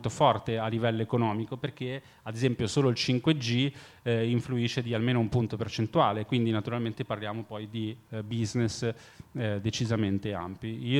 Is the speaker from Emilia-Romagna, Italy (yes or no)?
no; Genoa, Liguria, Italy; Sono genovese, quindi non è che poi sono laziale, per dire che sciocco.